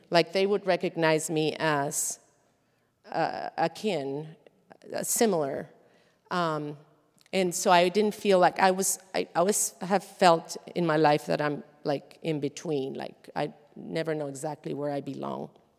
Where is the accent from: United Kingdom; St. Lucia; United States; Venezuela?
Venezuela; Growing up in Venezuela, I thought salsa was dumb.